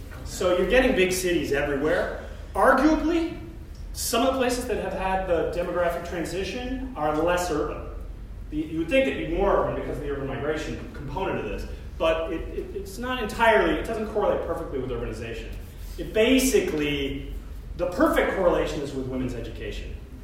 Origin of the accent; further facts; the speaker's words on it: Colorado, United States; moved away as an adult; I came from Colorado, and I moved to the University of Wisconsin to get an education in anthropology.